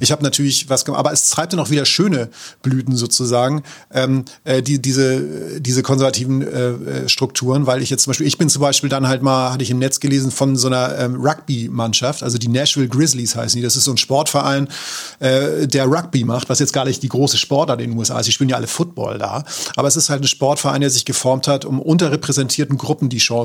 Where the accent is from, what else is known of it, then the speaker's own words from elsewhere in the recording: Germany; accent: German; außer er hätte meinen deutschen Akzent im Englisch gehört.